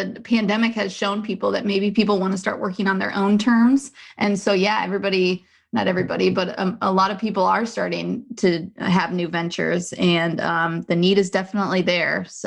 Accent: Des Moines, Iowa, United States; now in Maryland, United States; but we are originally from, my husband and I, Des Moines, Iowa. So we are from the Midwest, and his job has us moving around the country about every 2 years.

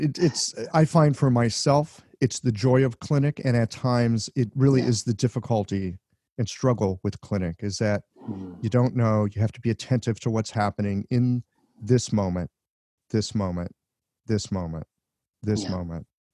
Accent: United States; I'm an American and they won't let us into the EU at this point.

